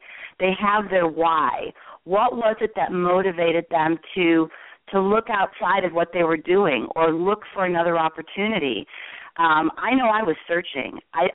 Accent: Chicago, Illinois, United States; moved away as an adult; also born or lived in Denver; I'm originally from Chicago, my husband and I, and, you know, we met in the house clubs back in the 80s

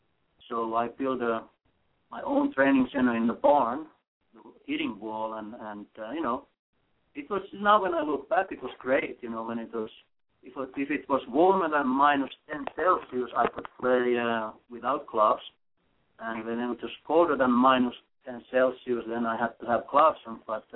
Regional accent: Finland; English is a second language; I grew up on the countryside in Finland, about 15 miles from the town, and you know, my father is a farmer

